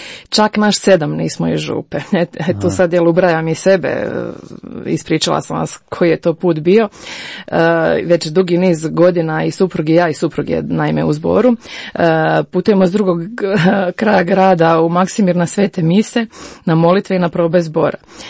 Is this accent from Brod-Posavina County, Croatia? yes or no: no; Zagreb, City of Zagreb, Croatia; dolazim iz Zagreba, inače sam u župi Svetog Josipa na Trešnjevci, a vodim … u župi Svetoga Jeronima u Maksimiru